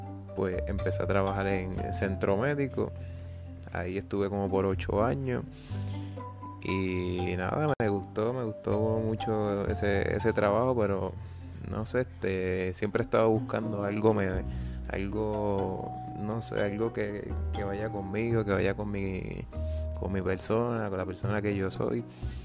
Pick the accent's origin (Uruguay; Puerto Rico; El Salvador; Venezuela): Puerto Rico; Trujillo Alto; now in Toa Alta, Puerto Rico; Soy natural de Trujillo Alto, San Juan, Puerto Rico. Y he vivido en diferentes tipos de áreas aquí en Puerto Rico. Viví en Coupey, viví en Río Piedra, Trujillo Alto, Bayamón, y actualmente ahora mismo viviendo en Toa Alta.